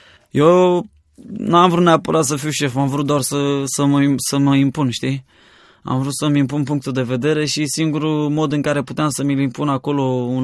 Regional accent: Craiova, Dolj, Romania; also born or lived in Suceava; eu m-am născut în Treia și Suceava undeva și la un moment dat, la 6 ani, m-am mutat în Craiova

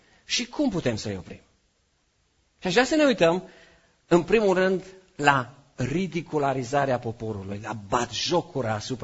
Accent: Târgu Mureș, Mureș County, Romania; numai cum a fost la noi la Târgu Mureș, numai așa, că eu sunt din Târgu Mureș și de azi.

